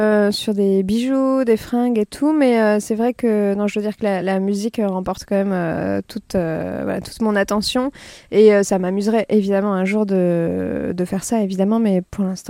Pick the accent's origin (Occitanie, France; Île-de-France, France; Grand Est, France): Île-de-France, France; Grandi en banlieue parisienne et donc dans un environnement très bétonné, je dirais.